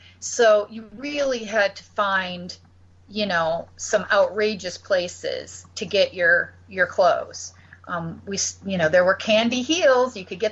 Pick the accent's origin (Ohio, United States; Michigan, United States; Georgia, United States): Michigan, United States; Battle Creek; I grew up in Battle Creek, Michigan.